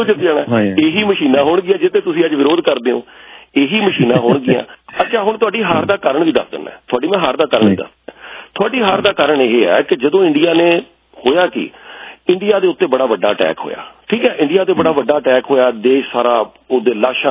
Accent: Punjab, India; ਅਸੀਂ ਪੰਜਾਬ ਤੋਂ ਹਾਂ, ਤੁਸੀਂ ਅਸੀਂ, ਆਪਾਂ ਸਾਰੇ ਲੋਕ ਉੱਥੇ ਖਾਂਦੇ ਪੀਂਦੇ ਘਰਾਂ ਤੋਂ ਆਏ ਹਾਂ

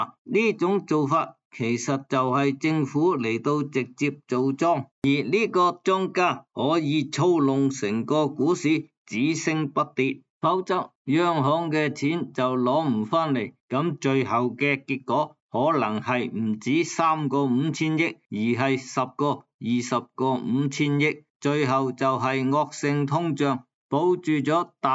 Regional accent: Hong Kong; 以我们香港人的讲法，这个就是趁机会出货咯

